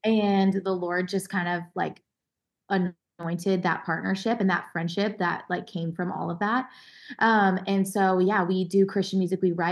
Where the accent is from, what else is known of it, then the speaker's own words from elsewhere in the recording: Connecticut, United States; now in Nashville, United States; We met at Belmont University whenever we both moved here right after high school. So I grew up in Connecticut.